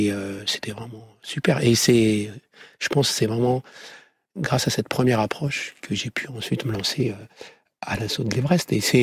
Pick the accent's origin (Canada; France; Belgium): France; je suis de France.